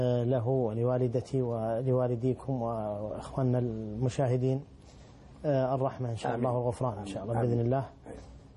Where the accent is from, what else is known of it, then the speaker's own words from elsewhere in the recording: Saudi Arabia; عندنا في السعودية